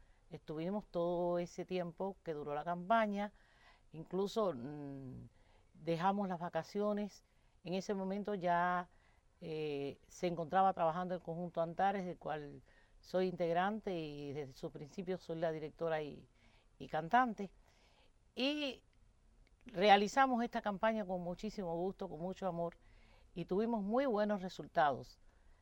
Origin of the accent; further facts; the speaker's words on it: Guanabacoa, Havana, Cuba; born there; Nací en Guanabacoa el 18 de agosto de 1940.